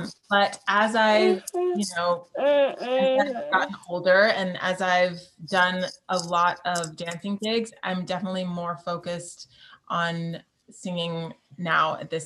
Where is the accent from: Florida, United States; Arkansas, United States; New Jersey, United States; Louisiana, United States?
Florida, United States; I didn't even know what Broadway was because I'm not from New York originally. I'm from Florida.